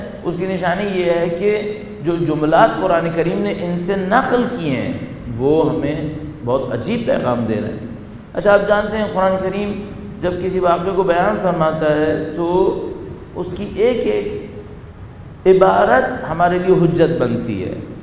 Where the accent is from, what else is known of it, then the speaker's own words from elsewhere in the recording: Pakistan; born there; میں یہاں مرنا چاہتا ہوں, پاکستان یہاں پیدا ہوا ہوں, یہیں مرنا چاہتا ہوں, یہاں قبر دیکھنا چاہتا ہوں اپنی.